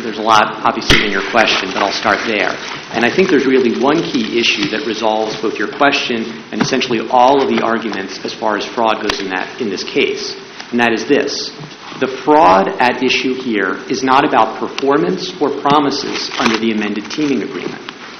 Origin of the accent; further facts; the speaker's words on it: Washington, District of Columbia, United States; Washington, D.C.